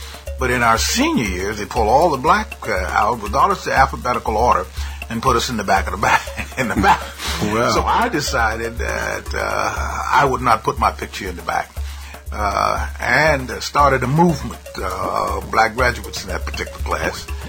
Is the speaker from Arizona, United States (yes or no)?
yes; Phoenix, Arizona, United States; born there; I was born in Phoenix, Arizona, and I often tell people I was raised on the run.